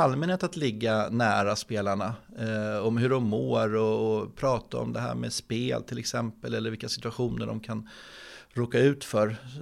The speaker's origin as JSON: {"language": "Swedish", "town": "Stockholm", "region": "Stockholm County", "country": "Sweden", "tie": "born or raised there", "said": "Men jag är ju söderkille från början, så jag är uppvuxen på Södermalm."}